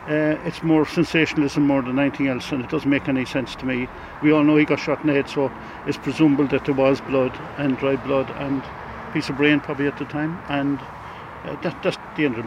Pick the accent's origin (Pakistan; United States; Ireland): Ireland; Cork, Munster; And I'm also from Cork